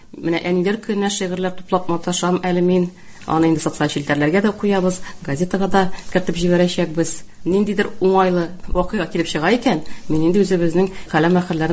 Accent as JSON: {"language": "Tatar", "town": "Chally Bashy", "region": "Tatarstan", "country": "Russia", "tie": "born or raised there", "said": "Һәм инде менә үземнең туган ягыма күчим әле Чаллы башы авылына."}